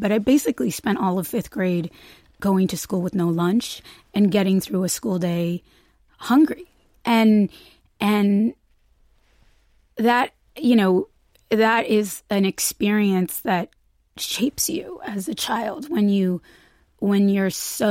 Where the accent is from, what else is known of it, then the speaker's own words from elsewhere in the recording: California, United States; I grew up in California